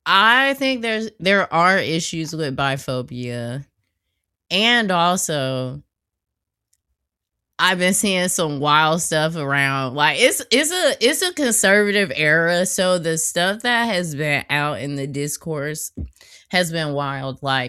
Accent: the South, United States; Also, I grew up in the South in church.

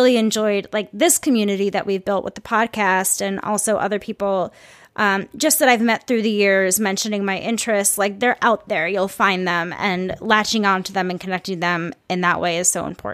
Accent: Minnesota, United States; And also, though I'm from the Midwest, I'm from Minnesota, I'm from a city that is very, very metropolitan.

